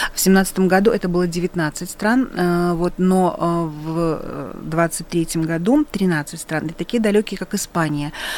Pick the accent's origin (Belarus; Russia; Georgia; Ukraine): Belarus; И белорусские соотечественники – это мы, это белорусы.